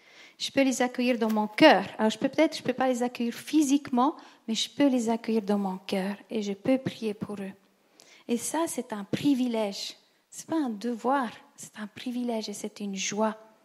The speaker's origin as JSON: {"language": "French", "region": "Ticino", "country": "Switzerland", "said": "on m'a obligée d'aller à la religion protestante. On était deux, donc je viens du Tessin, ils sont tous catholiques."}